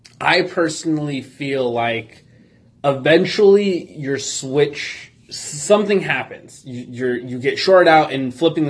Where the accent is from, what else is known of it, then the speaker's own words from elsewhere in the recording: Arizona, United States; I don't know how time zones work because I was born and raised in Arizona.